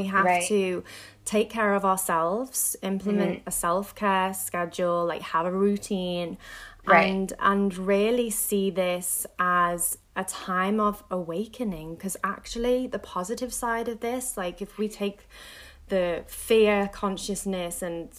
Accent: England, United Kingdom; I'm originally from England and all my family is there.

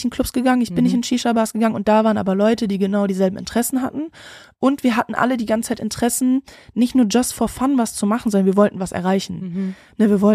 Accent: North Rhine-Westphalia, Germany; bin auch aus NRW

